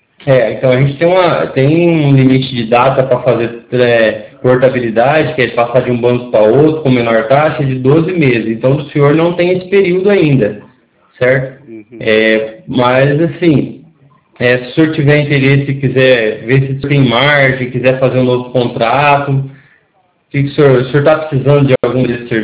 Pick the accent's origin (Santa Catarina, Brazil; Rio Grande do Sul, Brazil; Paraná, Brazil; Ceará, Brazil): Paraná, Brazil; Cornélio Procópio; Eu sou da cidade de Cornélio Procópio, aqui no Paraná, certo?